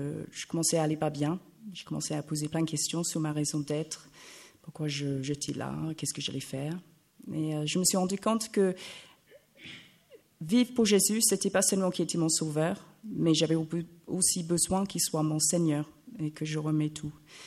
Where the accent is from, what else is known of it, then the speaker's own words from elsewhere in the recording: England, United Kingdom; French is a second language; now in France; je pense que vous avez tout compris. J'ai 38 ans, je viens d'Angleterre